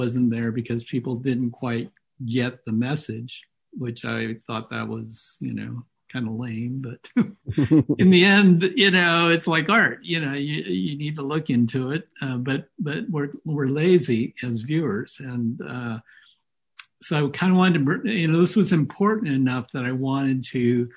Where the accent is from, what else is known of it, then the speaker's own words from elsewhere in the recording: Monterey, California, United States; also born or lived in Chicago; they were both born in Monterey, which is primarily where I grew up. Even though I was born in Chicago, we moved back here when I was five.